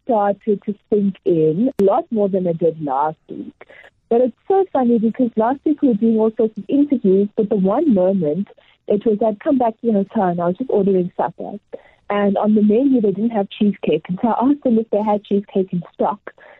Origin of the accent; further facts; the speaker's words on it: East London, Eastern Cape, South Africa; also born or lived in Ethiopia; And then grew up in East London.